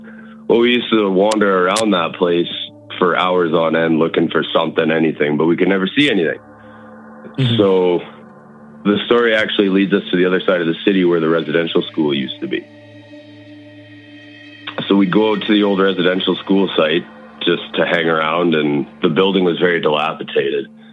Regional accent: Manitoba, Canada; I'm from Manitoba.

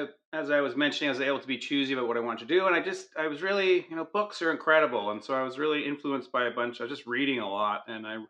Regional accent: Quebec, Canada; I am an undercover Canadian. I grew up near Montreal in the Eastern Townships.

